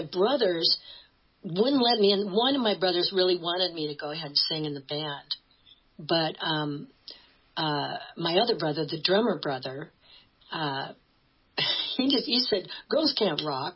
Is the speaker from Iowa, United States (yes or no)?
yes; Newton, Iowa, United States; I grew up in Newton where they made Maytags, Newton, Iowa.